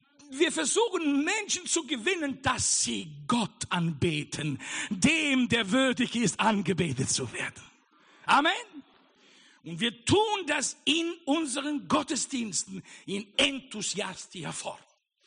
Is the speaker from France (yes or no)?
no; Italy; Lass es dir nicht als Pastor sagen, sondern als Italiener.